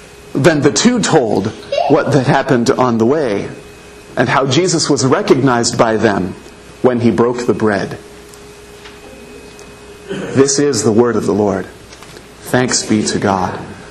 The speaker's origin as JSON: {"language": "English", "town": "Anderson", "region": "Indiana", "country": "United States", "tie": "born or raised there", "said": "I grew up in Anderson, Indiana, and my high school was Highland High School, and our mascot was the Highland Scot, and we had a pipe and drum corps."}